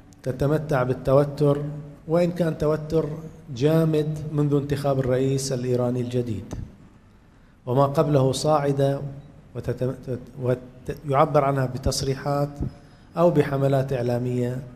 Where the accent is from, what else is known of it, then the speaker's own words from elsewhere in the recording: Bahrain; وعلينا كبحرينيين أن نعمل كحكومة ومعارضة